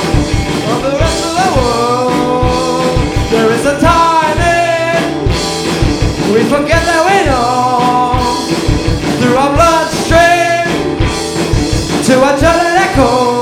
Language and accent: English; California, United States; We got some T-shirts. … We're from California.